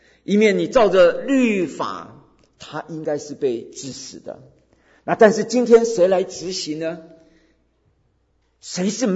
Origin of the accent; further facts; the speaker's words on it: China; 为什么就是拣选了他没有拣选我们中国人？